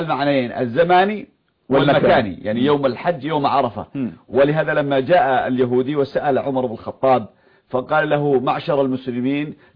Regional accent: Yemen; أو عندنا في اليمن

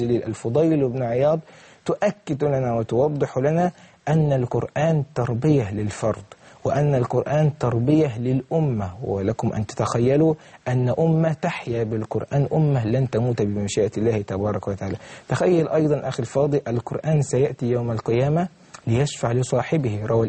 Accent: Syria; لبلدنا سوريا،

